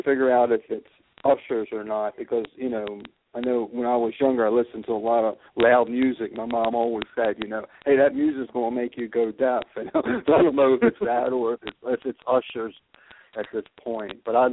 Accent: Maryland, United States; I'm from Maryland.

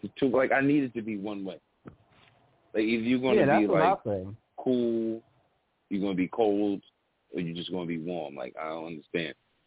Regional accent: Brownsville, New York, United States; born there; I was born in Brownsville.

